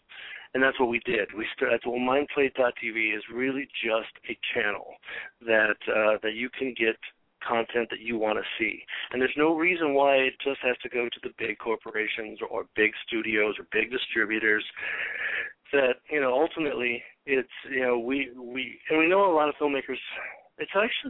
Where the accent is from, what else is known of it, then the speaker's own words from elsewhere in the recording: Ann Arbor, Michigan, United States; now in Flint, United States; Flint, Michigan now. I'm seeing you on Facebook, man. Yeah, I'm from Ann Arbor.